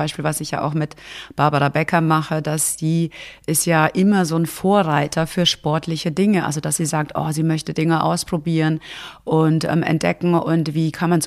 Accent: Bavaria, Germany; Also original komme ich aus der Nähe von Nürnberg, aus einer ganz kleinen Stadt.

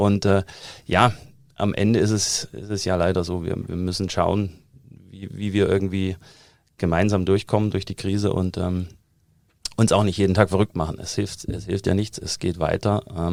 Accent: Germany; also born or lived in United States; auch in den USA gearbeitet, in der IT und bin zurück nach Deutschland. Das war so mein 10-Jahres-Plan, weil ich komme ja aus der DDR

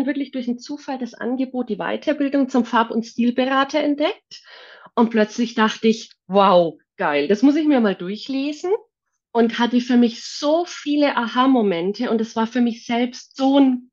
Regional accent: Munich, Bavaria, Germany; Ich stelle mich ganz selber nochmal kurz vor. Ich bin 47 Jahre alt. Ich komme aus München.

